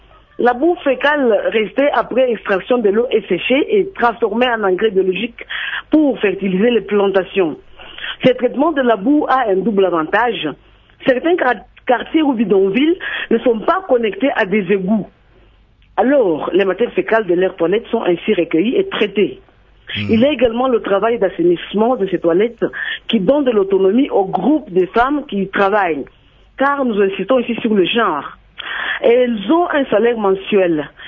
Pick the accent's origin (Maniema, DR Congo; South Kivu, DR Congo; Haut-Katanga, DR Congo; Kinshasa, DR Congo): South Kivu, DR Congo; Bukavu; Comme certains endroits ici chez nous à Bukavu.